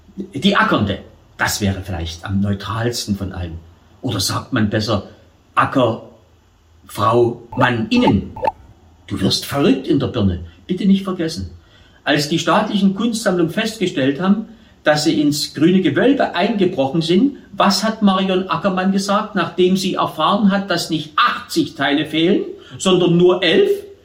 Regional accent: Saxony, Germany; Und man fragt sich als Sachse, was haben wir verbrochen

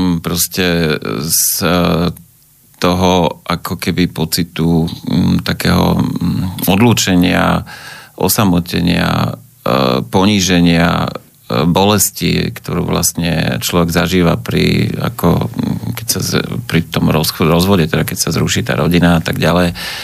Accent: Prievidza, Trenčín Region, Slovakia; Tak, detstvo som prežil v Prievidzi.

